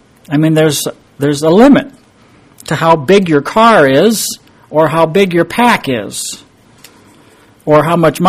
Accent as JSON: {"language": "English", "town": "Lynden", "region": "Washington", "country": "United States", "tie": "born or raised there", "also_born_or_lived": "Grand Rapids, United States", "said": "I grew up in Dutch communities, starting off in Lyndon, Washington, and then moved to the Grand Rapids, Michigan area. And it is also loaded with Dutch people."}